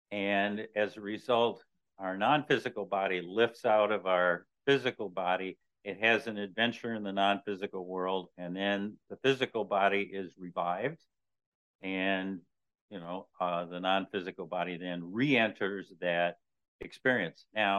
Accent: Mankato, Minnesota, United States; I grew up in Mankato, Minnesota, which is in the southern part of the state.

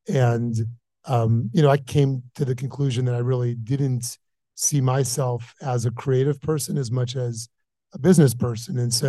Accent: Florida, United States; So I grew up in Florida, as far away from the entertainment business as it gets.

